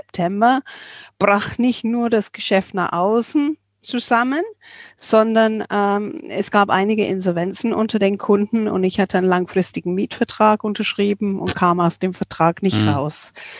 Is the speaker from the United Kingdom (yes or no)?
yes; England, United Kingdom; German is a second language; dass es eigentlich komisch ist, in einem Land wie Deutschland, bei uns in England so dafür bekannt ist